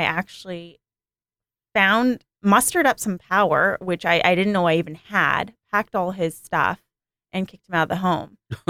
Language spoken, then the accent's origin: English; Vancouver, British Columbia, Canada; In my hometown of Vancouver, Canada